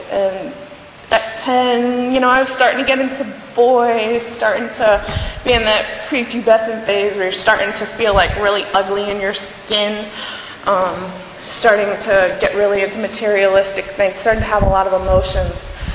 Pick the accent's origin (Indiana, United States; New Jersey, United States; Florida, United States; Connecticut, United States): Connecticut, United States; Stratford; born there; I'm 29 years old. I was born in Stratford, Connecticut. I still reside in Stratford, Connecticut.